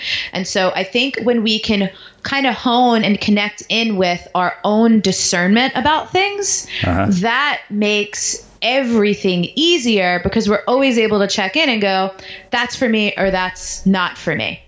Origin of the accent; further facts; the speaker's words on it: New York, United States; and I grew up in New York, so the diversity was like a home environment for me, very comfortable.